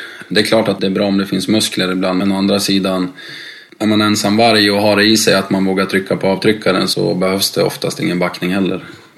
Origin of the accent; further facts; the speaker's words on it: Dalarna County, Sweden; accent: Dalarna dialect; mitt dalmål har försvunnit lite grann. Jag har bara fått mer jävla mål nu.